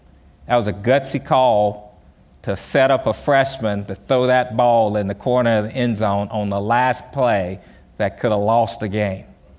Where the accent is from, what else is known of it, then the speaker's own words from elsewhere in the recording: South Carolina, United States; accent: country; I used to go back to my hometown. I'm from South Carolina. You probably can tell by my country accent.